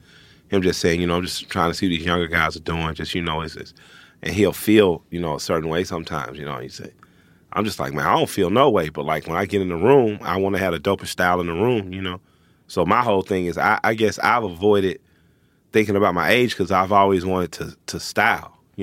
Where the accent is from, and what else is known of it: Atlanta, Georgia, United States